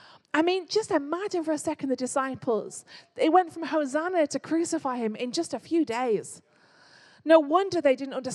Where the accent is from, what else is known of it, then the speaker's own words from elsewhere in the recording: United Kingdom; although it's awkward to talk about because we're British.